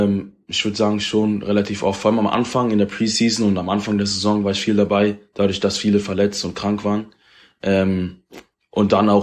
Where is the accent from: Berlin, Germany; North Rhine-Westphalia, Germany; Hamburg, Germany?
Berlin, Germany; Ich bin 19 Jahre alt und ich komme aus Berlin und spiele, seitdem ich 7 Jahre alt bin, bei Alba Berlin Basketball.